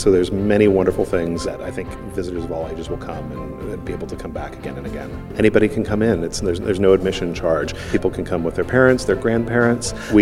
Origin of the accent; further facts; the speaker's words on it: Chicago, Illinois, United States; also born or lived in Nebraska; Well, I'm originally from the Chicago area. I've moved around quite a bit in my life.